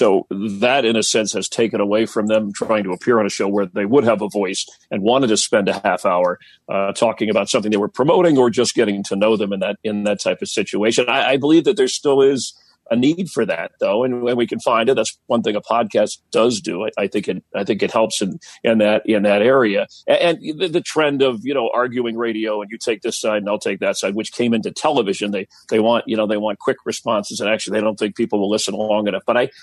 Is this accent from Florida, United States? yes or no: yes; Miami, Florida, United States; I'm from Miami, and he was a broadcast sportscaster in Miami.